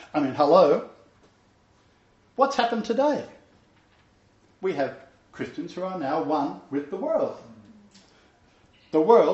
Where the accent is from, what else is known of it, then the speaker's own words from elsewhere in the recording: Australia; I'm an Australian. I'm a Jew.